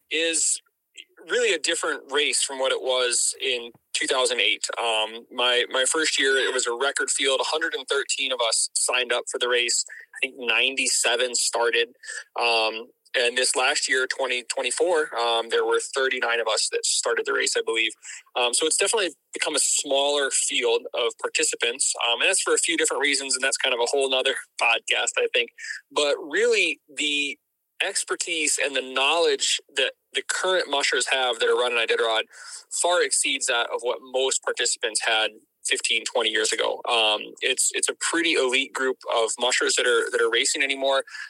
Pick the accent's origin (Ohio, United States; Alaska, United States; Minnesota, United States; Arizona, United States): Alaska, United States; I grew up here in Alaska, moving around the state